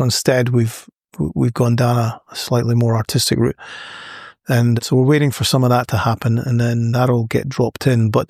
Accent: Scotland, United Kingdom; accent: Scottish; which probably means my Scottish accent might be apparent

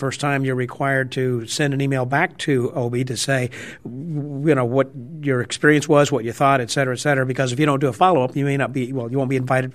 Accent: Batavia, New York, United States; So for the Magic Word Podcast, I'm from Batavia, New York

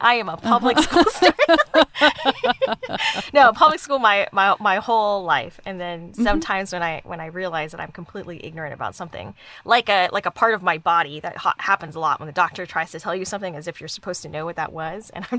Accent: Dallas, Texas, United States; Like I thought I lived in a suburb just because it wasn't where all the tall downtown buildings were. I lived behind the Hong Kong supermarket where all the Asian people lived in just a big old immigrant neighborhood.

